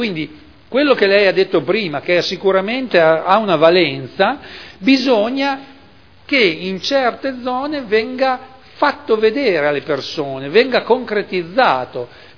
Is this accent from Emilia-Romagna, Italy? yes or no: yes; Modena, Emilia-Romagna, Italy; anch'io come modenese